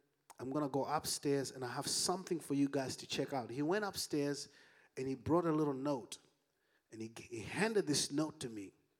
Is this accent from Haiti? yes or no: yes; Haiti; accent: Haitian; In there, I say it in my Haitian accent, Lamborghini.